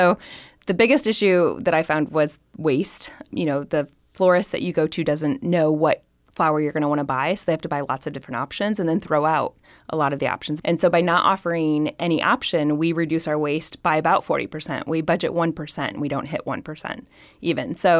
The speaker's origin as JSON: {"language": "English", "region": "Indiana", "country": "United States", "said": "I'm from Indiana and it gets very cold."}